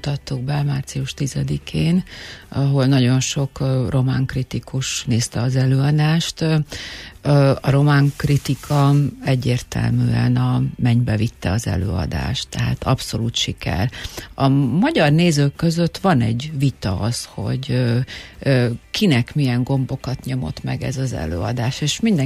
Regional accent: Zakarpattia Oblast, Ukraine; now in Hungary; Kárpátaljáról jöttem, azt, hogy az átalakulás az kicsit megviselt, de például azt nem tudom honnan tudta, hogy állandóan kiavították a kiejtésemet, és hogy hogyan beszélek

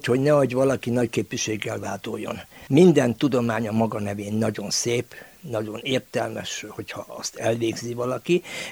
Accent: Cluj-Napoca, Cluj County, Romania; Valóban a kolozsvári aszfalton nőttem fel, de nekem mindig valahogy szimpatikus volt a vidék

